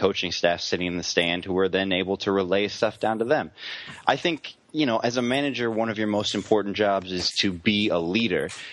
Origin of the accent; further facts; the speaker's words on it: United Kingdom; Yeah, you know, I'm very British.